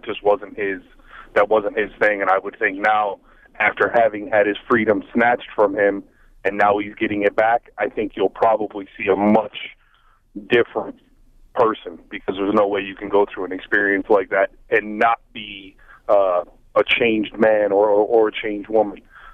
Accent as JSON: {"language": "English", "town": "Buffalo", "region": "New York", "country": "United States", "said": "Obviously, I'm from Buffalo, so OJ, you know, we take that a little bit, you know, personal up here."}